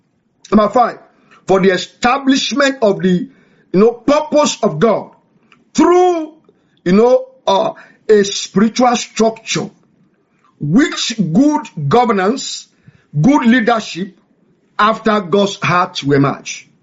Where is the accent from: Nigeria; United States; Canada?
Nigeria; especially in Nigeria, because I'm a Nigerian